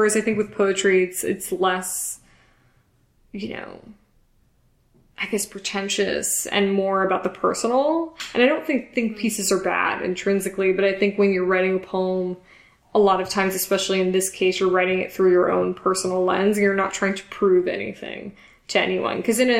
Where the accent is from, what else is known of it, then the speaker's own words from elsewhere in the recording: New York, United States; I wrote a poem, kind of basically starting from like being a New Yorker at 9/11 and then kind of going up to the present time in the election.